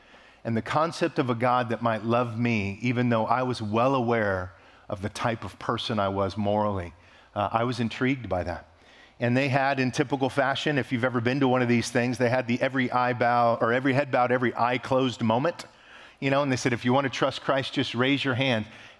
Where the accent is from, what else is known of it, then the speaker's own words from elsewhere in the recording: Fresno, California, United States; Like many of you, I grew up here in the Fresno, Clovis area.